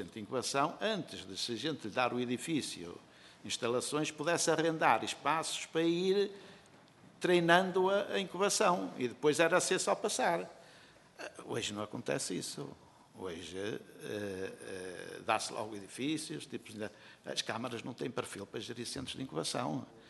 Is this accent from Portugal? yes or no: yes; Norte, Portugal; Eu também sou do Norte, não é?